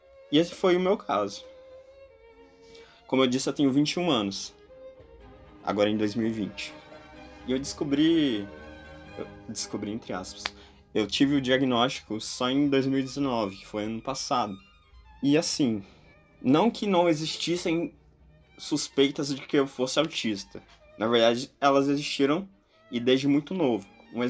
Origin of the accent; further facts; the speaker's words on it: Rolândia, Paraná, Brazil; also born or lived in Londrina; eu tenho 21 anos, eu nasci em Londrina, norte do Paraná, mas eu sempre morei em Rolândia, uma cidade relativamente perto, cerca de 30, 40 quilômetros.